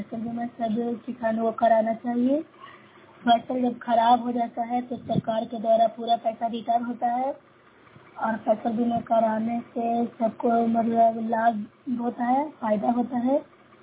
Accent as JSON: {"language": "Hindi", "town": "Noorsarai", "region": "Bihar", "country": "India", "said": "मैं नूरसराय ब्लॉक से हूँ, जिला नालंदा की निवासी हूँ।"}